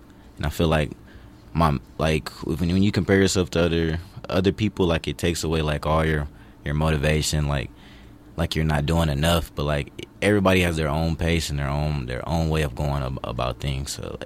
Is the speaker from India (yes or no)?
no; Houston, Texas, United States; also born or lived in Orlando, Florida; I grew up in, well, first of all, I'm from Orlando, Florida. And then we moved to Houston, Texas when I was about 5 or 6, so we've been in the Houston area since.